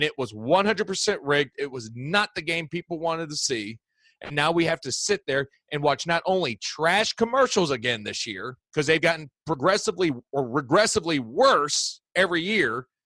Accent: Midwest, United States; And me as a Midwesterner and borderline Southerner, it just irks me.

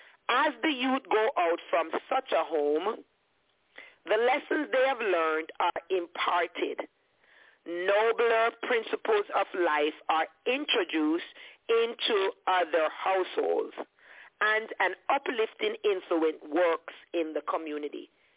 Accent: Jamaica; I didn't go to an Adventist school growing up in Jamaica.

